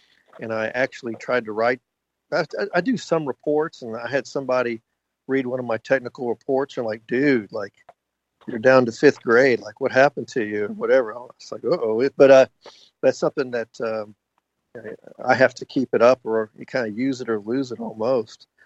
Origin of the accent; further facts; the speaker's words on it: Texas, United States; But I'm puro Texan here as well.